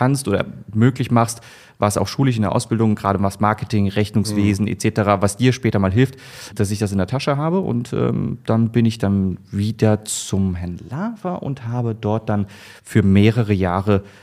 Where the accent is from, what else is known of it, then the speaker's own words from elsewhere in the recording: Düren, North Rhine-Westphalia, Germany; Also ich bin gebürtiger Rheinländer, ich komme aus Nordrhein-Westfalen, genauer gesagt Düren, das ist in der Nähe von Köln.